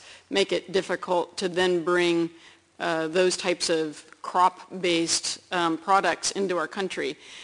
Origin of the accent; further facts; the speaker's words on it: United States; I'm from the United States